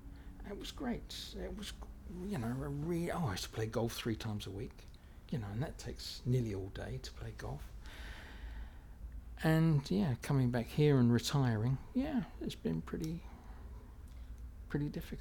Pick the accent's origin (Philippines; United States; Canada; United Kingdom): United Kingdom; Portsmouth, South East England; I'm 68, and I'm from Portsmouth in England.